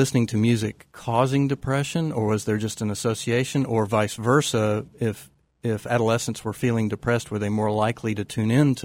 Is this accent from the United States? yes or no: yes; Tennessee, United States; I can remember growing up in East Tennessee